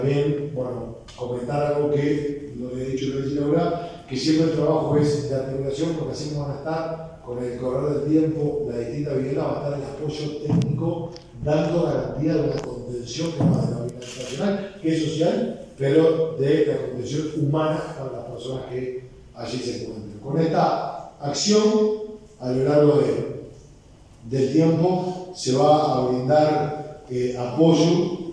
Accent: Uruguay; como uruguayo

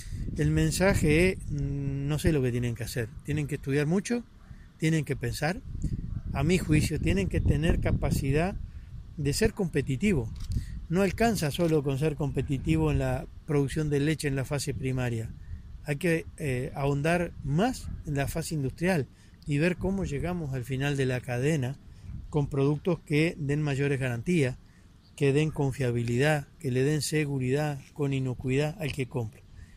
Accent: Uruguay; creo que hay cosas que podemos hacer como uruguayos, porque el tamaño nos ayuda, que otros no pueden hacer

